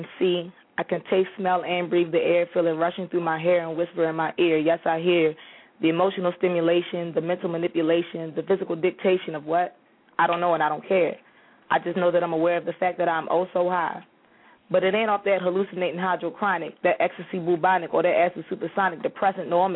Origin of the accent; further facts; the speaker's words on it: Maryland, United States; now in Columbus, United States; I'm originally from Maryland. I'm currently living in Columbus, Ohio.